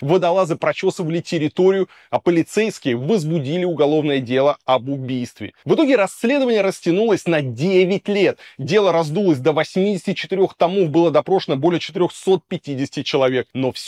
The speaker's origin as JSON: {"language": "Russian", "region": "Moscow", "country": "Russia", "said": "Я как москвич говорю, что это надо снести"}